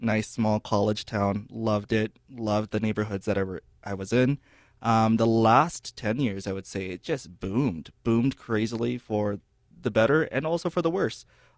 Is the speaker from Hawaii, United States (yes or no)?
no; Reno, Nevada, United States; Yeah, I was born and raised here in Reno. So my parents immigrated here in the 1970s.